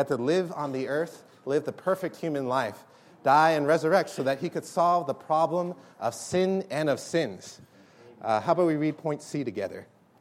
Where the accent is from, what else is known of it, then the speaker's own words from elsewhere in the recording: New York City, New York, United States; from New York City, just as a brief introduction